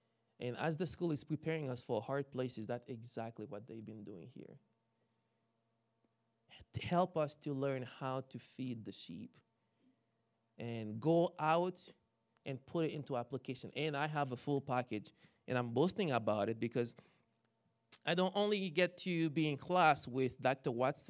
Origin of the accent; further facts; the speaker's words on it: Haiti; now in Canada; So what happened when I came from Haiti, my friend picked me up in Toronto, and I spent a few months in Toronto, and I flew to Winnipeg